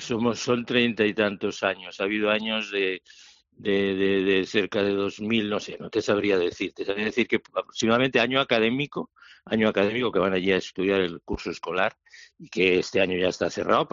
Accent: Bilbao, Basque Country, Spain; y en Step, en Bilbao, en mi pueblo, pues llevamos desde el año 92, que ya son 32 veranos haciendo los programas en el extranjero y el campamento en España.

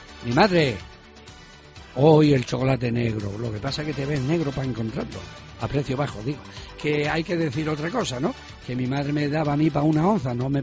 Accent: Spain; El cachino de siesta que me he hecho como buen español me lo van a estropear esta tarde

